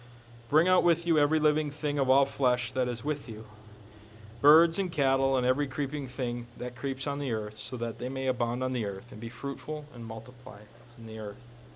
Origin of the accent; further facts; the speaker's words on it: Minnesota, United States; I grew up in Minnesota along the Mississippi River.